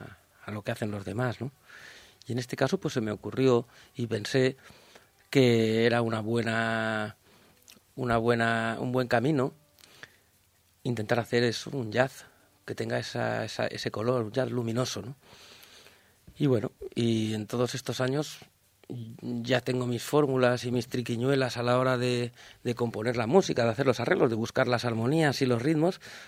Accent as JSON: {"language": "Spanish", "town": "Valencia", "region": "Valencian Community", "country": "Spain", "said": "yo soy de Valencia y las músicas mediterráneas pues evidentemente las bebo y corren por mi sangre."}